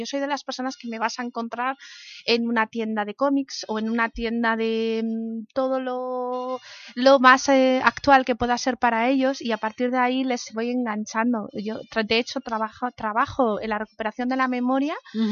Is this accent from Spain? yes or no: yes; Castile and León, Spain; Pues primero porque soy leonesa y nos gusta comer.